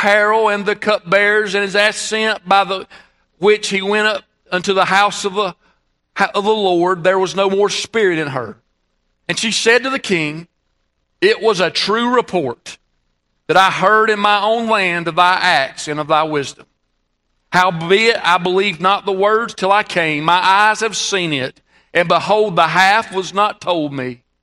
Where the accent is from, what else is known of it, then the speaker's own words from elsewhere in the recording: United States; You know, as an American, it angers me.